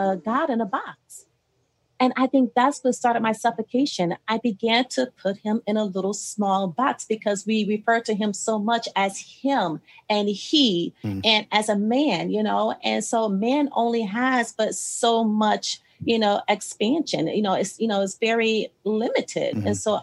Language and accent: English; Ohio, United States; also born or lived in Texas; So the first part, I was brought up in Ohio. I was born in Texas, but I was brought up in Ohio.